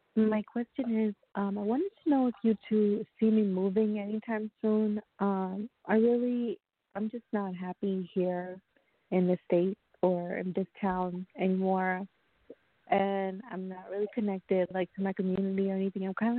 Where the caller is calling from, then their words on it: New York, United States; I'm calling from New York, from Long Island, New York.